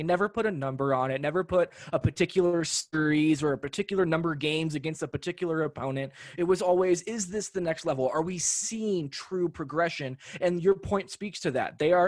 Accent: Los Angeles, California, United States; I grew up in Los Angeles. I did not grow up in Denver.

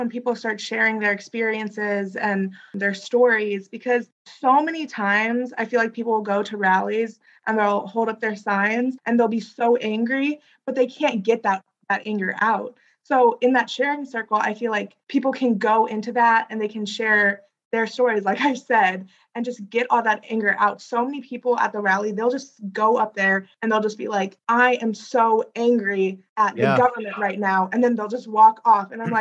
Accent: South India, India; my family, we come from South India, and we see that colorism firsthand.

